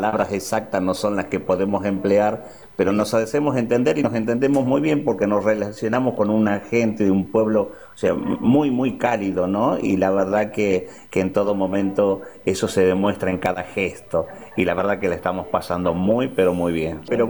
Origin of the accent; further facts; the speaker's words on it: Argentina; a la gente de mi pueblo, a mi gente, a mi Argentina amada